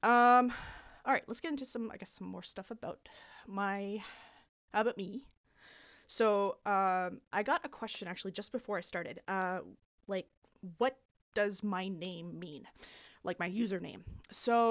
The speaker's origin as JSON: {"language": "English", "country": "Canada", "tie": "born or raised there", "said": "I am Canadian. Was born and raised here in the city that I live in, and I haven't really gone anywhere else. So, I do know quite a bit of French. I grew up with it essentially in school."}